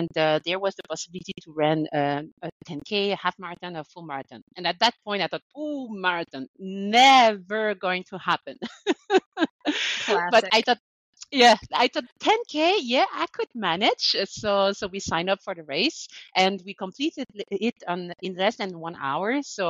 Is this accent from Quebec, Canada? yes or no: yes; Quebec, Canada; I was born and raised in Quebec in Canada. I'm 37 years old and I started running 7 years ago, almost by accident.